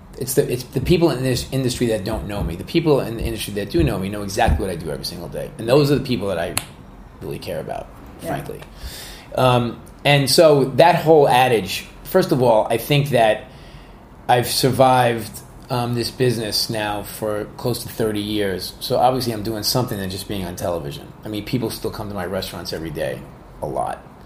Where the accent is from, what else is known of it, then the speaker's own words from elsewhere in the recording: New York City, New York, United States; But basically, like, you know, growing up in New York, there were Chinese restaurants, and then there were Italian restaurants